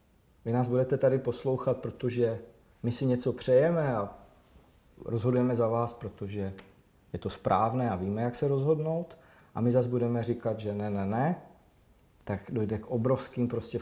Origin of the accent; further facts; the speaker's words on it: Moravian-Silesian Region, Czechia; samozřejmě jsem z Karvinska, což znamená mnohé. Je to odpadkový koš republiky